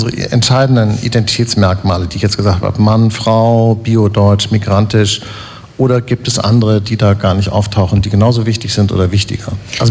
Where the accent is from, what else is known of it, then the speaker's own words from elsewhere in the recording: Hamburg, Germany; Also ich komme aus Hamburg, Sie kommen aus Frankfurt